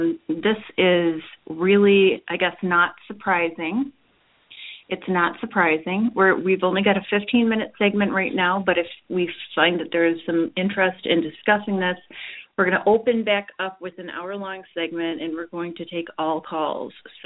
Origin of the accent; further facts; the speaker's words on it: Chicago, Illinois, United States; I'm from the Chicagoland area.